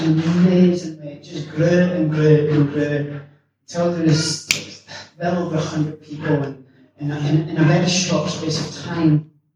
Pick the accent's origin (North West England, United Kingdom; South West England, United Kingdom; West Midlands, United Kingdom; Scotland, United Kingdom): Scotland, United Kingdom; Glasgow; I grew up in Glasgow with a very, very disjointed family.